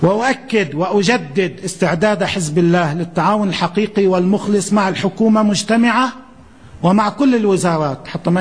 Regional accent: Beirut, Beirut Governorate, Lebanon; ولكن ونحن من أهل بيروت أنا اليوم أقول تحية وألف تحية لبيروت العاصمة

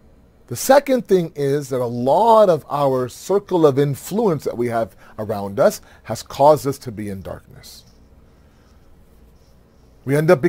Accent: Toronto, Ontario, Canada; Now, if this was 20 years ago, like when I was growing up in Toronto, oh my God, I would have a random uncle grab me and say, sit down.

